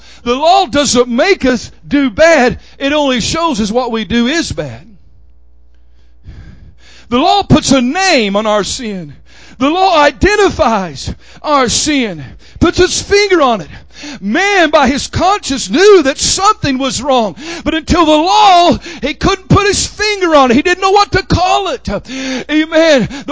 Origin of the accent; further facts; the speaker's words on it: Oklahoma, United States; I mean, at least when I was growing up in Oklahoma, you got off the highway